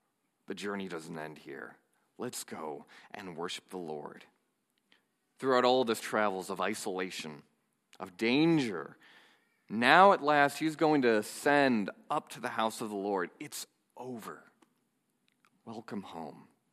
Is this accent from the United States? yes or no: yes; Milwaukee, Wisconsin, United States; I'm from the Milwaukee area.